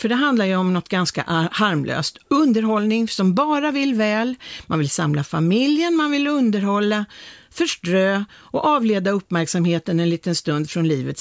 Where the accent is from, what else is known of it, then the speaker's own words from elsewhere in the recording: Linköping, Östergötland, Sweden; i Linköping, min hemstad. eller födelsestad kanske det heter. Jag bor ju inte där längre